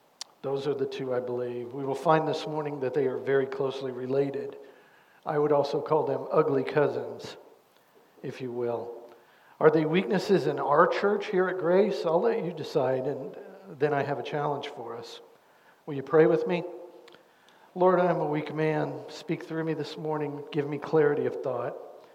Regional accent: Indiana, United States; Growing up in Indiana, basketball was about all I did as a kid.

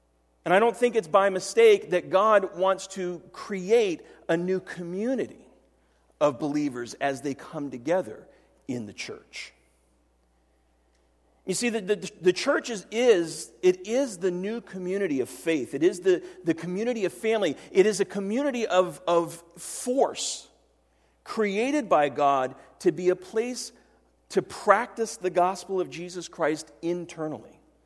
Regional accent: Florida, United States; Growing up in South Florida, all of my family lived in northern New Jersey and in Tennessee.

